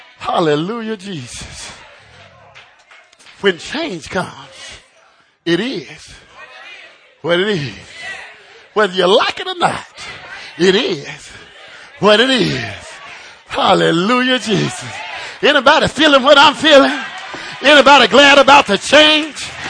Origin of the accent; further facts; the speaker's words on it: United States; I'm glad that I am an American. I'm glad that I'm a black man that know about the struggle.